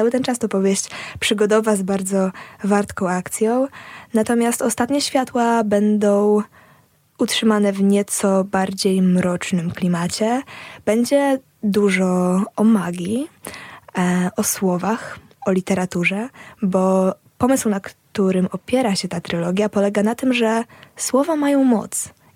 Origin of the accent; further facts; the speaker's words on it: Lublin, Lublin Voivodeship, Poland; moved away; Lublin, czyli właśnie miasto, z którego pochodzę i z którego niedawno wyjechałam